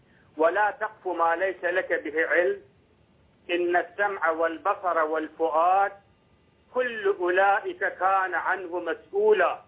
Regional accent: Iraq; أنا من العراق.

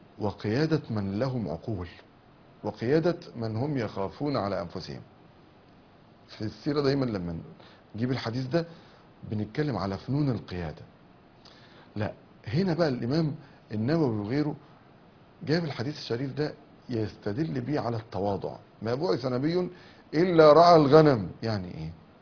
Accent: Egypt; احنا عندنا في مصر

